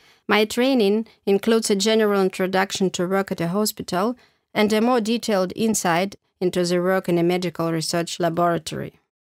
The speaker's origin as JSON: {"language": "English", "region": "Prague", "country": "Czechia", "moved": "yes", "lives_now": "Verona, Italy", "said": "I'm 19 years old. I come from Prague in the Czech Republic, but I'm currently living in Verona, Italy."}